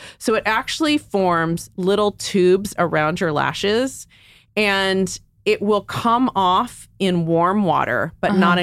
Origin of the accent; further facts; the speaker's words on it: Texas, United States; now in California, United States; Like, I'm from Texas. I was fascinated with the California dream. It sucked me out here.